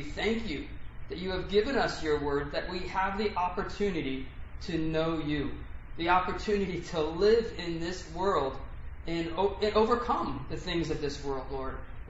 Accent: Massachusetts, United States; born there; I was born in Massachusetts.

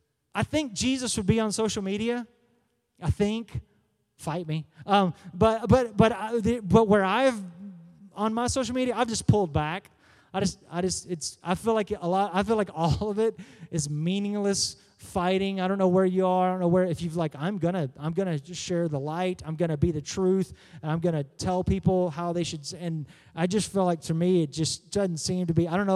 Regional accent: Waco, Texas, United States; I grew up in Waco, all right? I went to Baylor, and I was there in Waco as Baylor pulled away from the Texas Baptist Convention

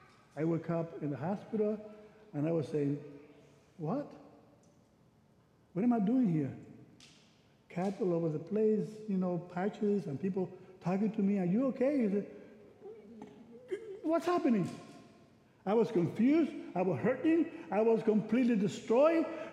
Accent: Puerto Rico; now in United States; came to my hometown, Puerto Rico, and we got together, and the coach came. I played basketball in Puerto Rico.

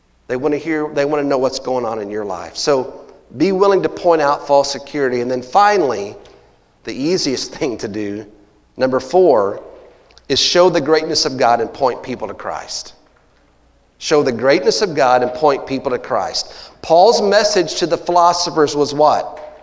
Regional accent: Texas, United States; You know, I'm from Texas and here I am in Colorado

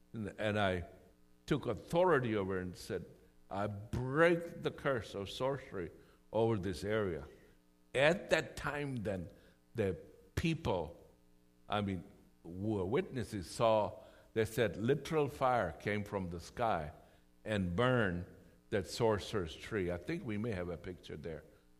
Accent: Germany; And then later we immigrated to Germany. And I grew up in Germany. I'm a Christian.

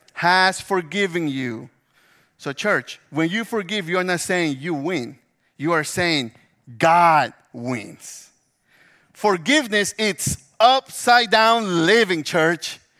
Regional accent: Memphis, Tennessee, United States; So I'm from Memphis. So I'm here thinking, oh, man, my car just got stolen.

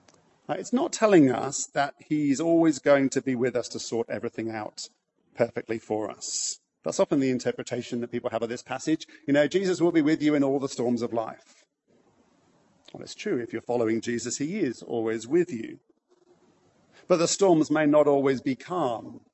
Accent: United Kingdom; I'm a Brit, so I know about talking about the weather.

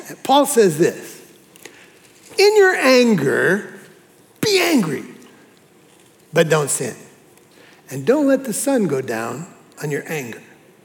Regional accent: Abidjan, Côte d’Ivoire; I'm from Abidjan, a city of about 6 million people.

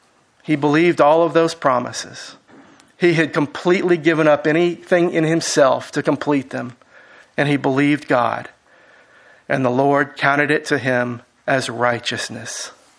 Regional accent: Houston, Texas, United States; I grew up in Houston. And even in the 70s, there was no such thing as seeing thousands of stars at night.

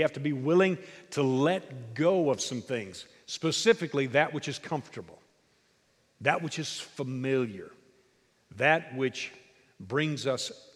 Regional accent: Kentucky, United States; moved away as an adult; also born or lived in Fort Worth, Texas; I grew up in Kentucky. Lived there for 22 years until I graduated from the University of Kentucky, and then I went to Fort Worth, Texas to work on my master's at Southwestern Seminary.

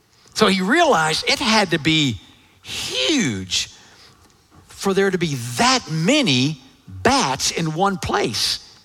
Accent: Lamesa, Texas, United States; Now, I grew up way out in West Texas, a little farming community, La Mesa, Texas. We were only about an hour and a half, maybe, from Carlsbad, New Mexico.

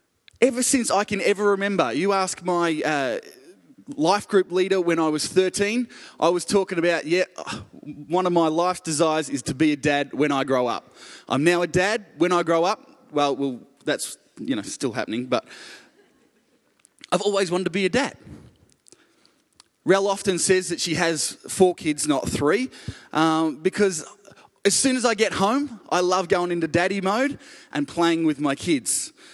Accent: Ballarat, Victoria, Australia; I grew up in Ballarat. And living in Chirnside Park is like living in Queensland

